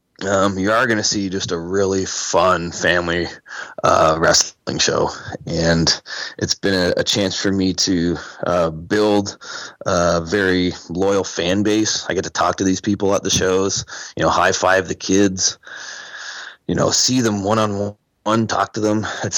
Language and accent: English; Canada; I'm Canadian.